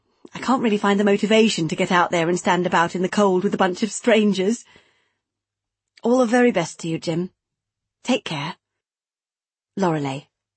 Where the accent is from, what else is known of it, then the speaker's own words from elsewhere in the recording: South East England, United Kingdom; accent: posh; I don't have much of an accent. I suppose you would say that I am posh. I was brought up just outside Oxford, went to the local girls' grammar.